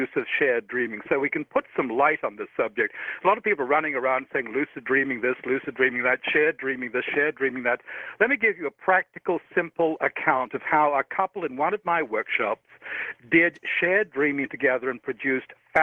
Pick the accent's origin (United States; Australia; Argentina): Australia; I mean, I can hear I talk funny. I'm a boy from the bush. I grew up in Australia.